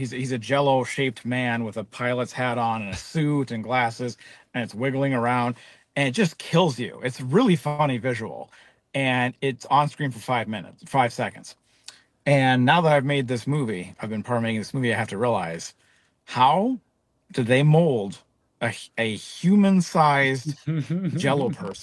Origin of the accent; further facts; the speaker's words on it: St. Louis Park, Minnesota, United States; I grew up in St. Louis Park, Minnesota, not very far from where Toby and I grew up.